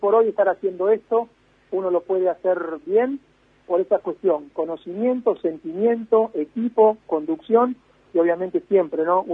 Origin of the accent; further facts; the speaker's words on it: Argentina; Nosotros, primero como argentinos, segundo como sanitaristas